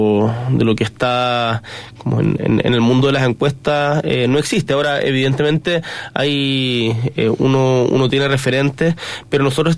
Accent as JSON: {"language": "Spanish", "town": "Punta Arenas", "region": "Magallanes", "country": "Chile", "tie": "born or raised there", "said": "yo soy de Magallanes, soy nacido y criado en Punta Arenas, y tengo un problema que es existencial, que no soy feliz en Santiago."}